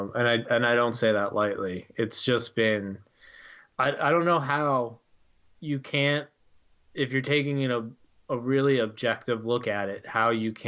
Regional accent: Philadelphia, Pennsylvania, United States; I like the Sixers because I'm from Philadelphia

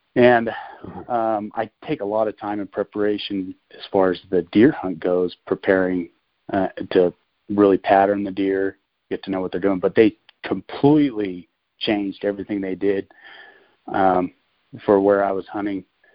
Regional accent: Cornville, Arizona, United States; So I was born and raised in Arizona. I was born in Cornville, Arizona, small little town south of Flagstaff.

